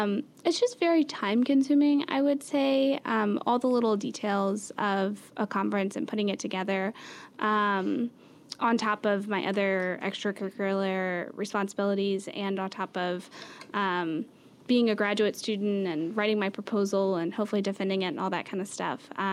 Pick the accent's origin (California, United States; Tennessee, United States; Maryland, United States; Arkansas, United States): Tennessee, United States; Memphis; That's really interesting to me just because I'm from Memphis, Tennessee.